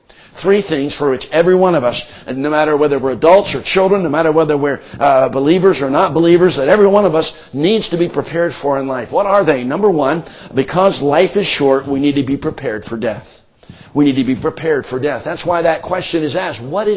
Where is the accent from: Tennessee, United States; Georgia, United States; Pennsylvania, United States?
Pennsylvania, United States; Philadelphia; born or raised there